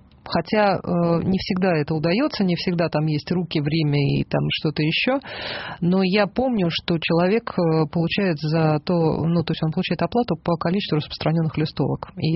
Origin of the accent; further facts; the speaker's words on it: Moscow, Russia; А я родилась в Москве, училась, всю жизнь жила.